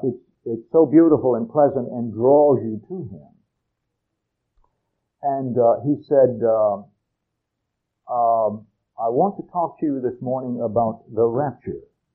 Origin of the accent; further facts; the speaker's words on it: North Carolina, United States; WPTF, which was a very powerful, strong station in the area where I grew up in Carolina.